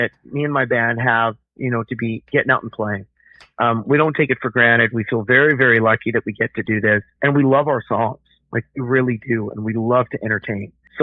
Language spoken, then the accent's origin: English; Alberta, Canada; as a Canadian artist from Alberta to prioritize Quebec